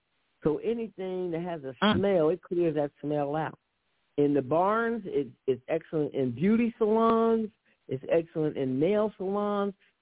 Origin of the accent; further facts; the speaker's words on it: Ohio, United States; where I was born and raised in Ohio is a highly radioactive area.